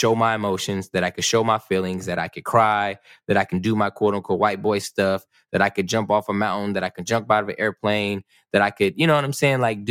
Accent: California, United States; I'm from California. I like skateboarding. I like to surf a little bit.

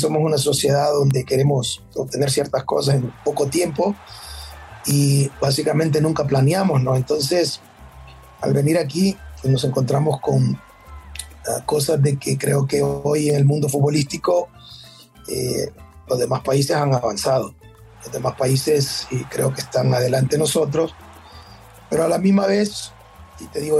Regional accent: El Salvador; el sueño que cada uno de nosotros queremos como salvadoreños

